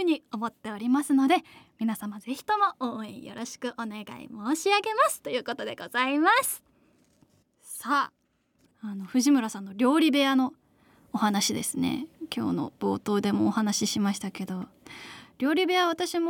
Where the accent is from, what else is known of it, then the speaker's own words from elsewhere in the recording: Sapporo, Hokkaido, Japan; moved away as an adult; also born or lived in Tokyo; now in Osaka, Japan; 出身は、北海道の札幌市です。生まれたのは東京らしいんですけど、本当に生まれてすぐ札幌市に移り住んだので、もう全然東京の記憶はないですね。まあ、北海道で、18年間育ちまして、紆余曲折ありまして、今は大阪で 舞台役者をしながら